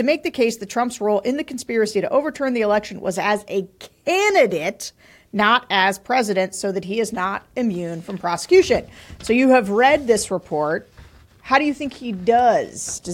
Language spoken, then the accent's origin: English; Pennsylvania, United States; that's the Wawa thing because I'm from Pennsylvania and Sheetz is actually superior in every way to Wawa.